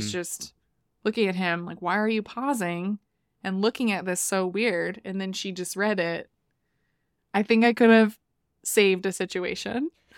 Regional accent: Ohio, United States; now in New York, United States; when I grew up in Ohio, everywhere I've lived, and of course now in New York, you take your shoes off when you get inside.

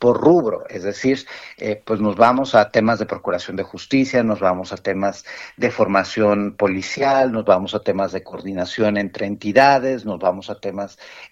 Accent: Mexico; el gran perdedor somos los mexicanos.

